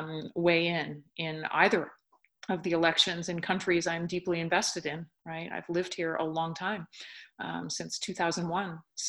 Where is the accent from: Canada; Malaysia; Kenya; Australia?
Canada; moved away as an adult; now in United States; I'm from Canada